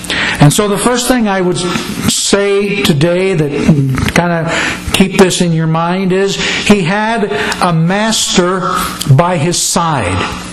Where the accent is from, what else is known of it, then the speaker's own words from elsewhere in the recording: Pennsylvania, United States; I'm from originally from Amish country out in southeastern Pennsylvania